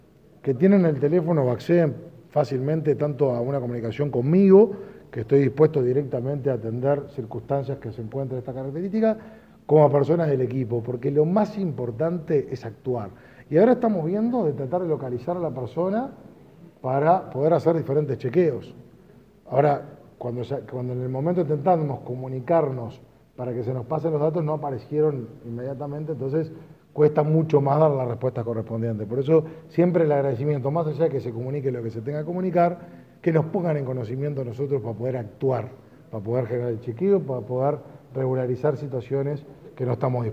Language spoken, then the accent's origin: Spanish; Uruguay; que acá creo que lo que todos queremos como uruguayos es la actuación sobre esos casos.